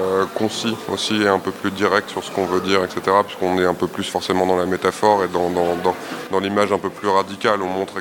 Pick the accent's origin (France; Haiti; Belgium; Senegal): Belgium; Je viens de Belgique, donc je suis réalisateur surtout d'animation.